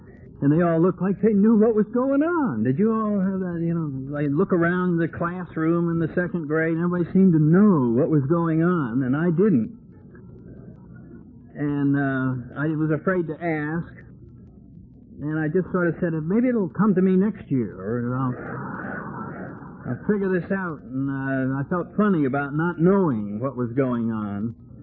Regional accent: Connecticut, United States; I came from Connecticut, and I thought, Vermont, my God, look how cold and north that is. And I'm from Connecticut, so you can see how what a reputation Vermont had.

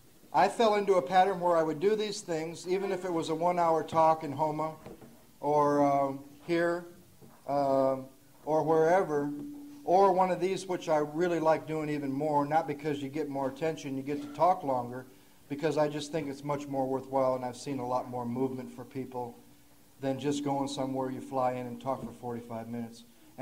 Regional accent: Santa Monica, California, United States; also born or lived in Denver; I am from Santa Monica. I got sober in Denver, Colorado, August 17th, 1982, and spent my first 4 years of sobriety in Denver

